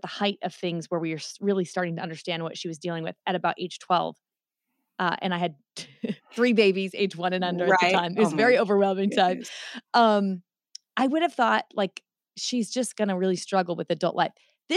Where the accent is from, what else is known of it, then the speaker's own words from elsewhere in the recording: Spokane, Washington, United States; Spokane, right on the Idaho border.